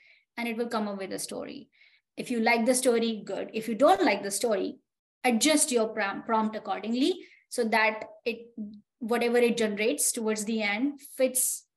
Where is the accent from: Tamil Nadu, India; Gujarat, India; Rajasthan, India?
Rajasthan, India; I come from India, and specifically the state is Rajasthan, which is a state of palaces.